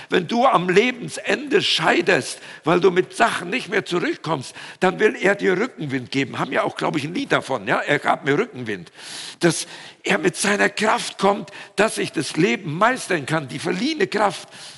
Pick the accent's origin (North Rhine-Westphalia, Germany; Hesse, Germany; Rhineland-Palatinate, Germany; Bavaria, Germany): North Rhine-Westphalia, Germany; accent: Siegerland; Da steht jemand neben mir und sagt, wo kommen Sie denn her? Ja, ich sage aus dem Siegerland. Oh, sagt er, ich komme auch daher.